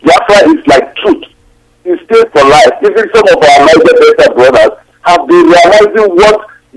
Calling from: Barcelona, Catalonia, Spain; I'm calling from Barcelona.

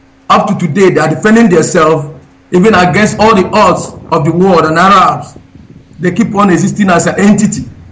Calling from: Italy; We're calling from Italy.

